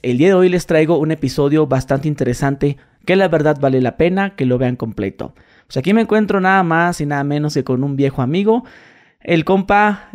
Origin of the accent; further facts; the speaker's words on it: Mexicali, Baja California, Mexico; O sea, ¿sabes que, por ejemplo, yo soy de Mexicali?